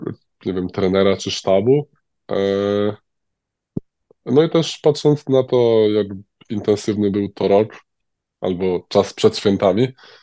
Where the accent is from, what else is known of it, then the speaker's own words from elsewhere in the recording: Subcarpathian Voivodeship, Poland; ja jak byłem mały, to też u mnie na Podkarpaciu w Wigilię chodziło się po domach